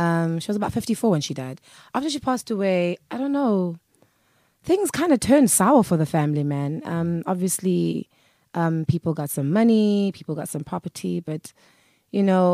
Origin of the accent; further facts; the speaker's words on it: Durban, KwaZulu-Natal, South Africa; also born or lived in Eastern Cape; I grew up in the Eastern Cape. Yeah. And mostly in Durban. But I was born in the Eastern Cape. I lived there until my grandmother passed away. And then I moved to Durban. I think it was 1995 when I moved to Durban, sometime in 1995.